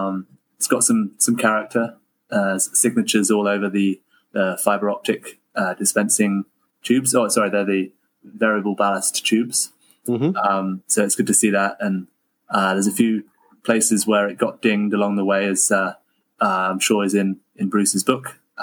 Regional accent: England, United Kingdom; now in Canada; I'm an Englishman living in Canada, in the sunny BC

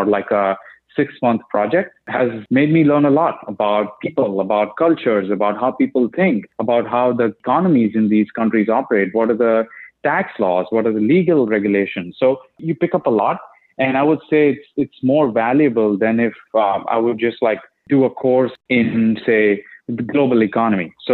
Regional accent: India; moved away as an adult; being kind of born and raised in India.

